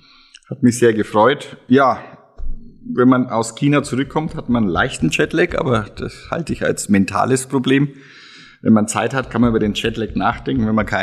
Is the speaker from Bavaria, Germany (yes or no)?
yes; Bavaria, Germany; Oh, ich bin Franke, das heißt Lothar Matthäus ist mein sprachliches Vorbild.